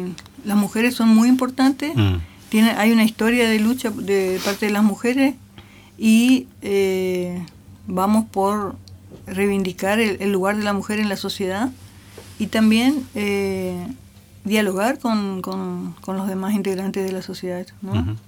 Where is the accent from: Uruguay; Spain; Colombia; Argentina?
Argentina; Garupá, Misiones; porque yo soy de Garupá.